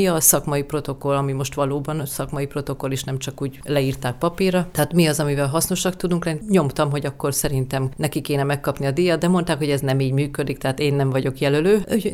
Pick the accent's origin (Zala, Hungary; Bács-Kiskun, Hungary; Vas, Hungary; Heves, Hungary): Heves, Hungary; Eger; Egri lány vagyok, és a családi házunkban nekünk mindig 5-15 darab macska volt